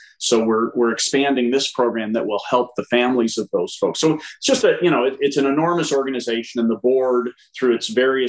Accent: Wisconsin, United States; I grew up in central Wisconsin.

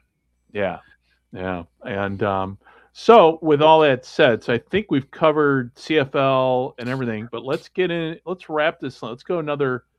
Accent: Chicago, Illinois, United States; But we had other big news this week, especially in my hometown. The Bears are moving.

